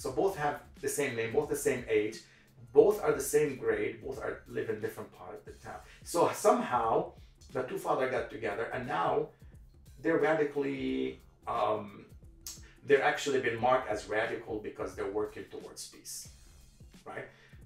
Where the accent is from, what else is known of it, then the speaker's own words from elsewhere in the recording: Palestine; Here I go to my grandfather's house, because I told you I'm from Palestine